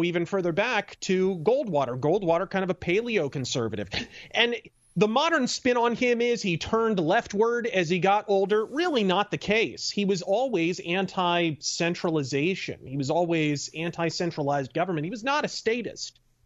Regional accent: Phoenix, Arizona, United States; I am, of course, from the fiery depths. I am from Phoenix, Arizona, but I was always politically active.

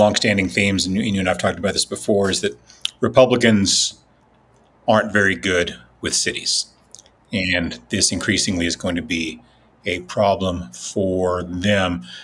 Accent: Lubbock, Texas, United States; the biggest city he won was Lubbock, my hometown, fewer than 300,000 people.

